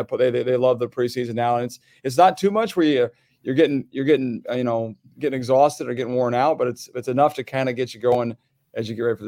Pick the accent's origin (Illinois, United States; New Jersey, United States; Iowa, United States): Iowa, United States; now in Sparkill, United States; Like when I grew up in Iowa, like there was like a town that would be like 30 miles in another town.